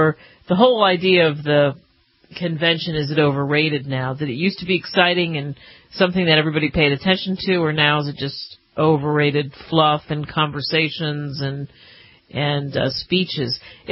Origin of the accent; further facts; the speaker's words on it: East, United States; I grew up in the East, and I would hear about the Grand Canyon in the West and hiking